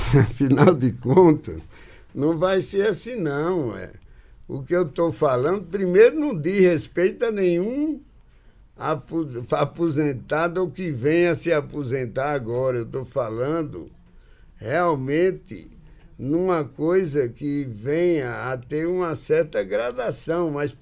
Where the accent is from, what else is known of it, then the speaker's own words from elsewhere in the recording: Rio Grande do Norte, Brazil; Porque eu sou do Rio Grande do Norte, Mossoró é a segunda cidade do Rio Grande do Norte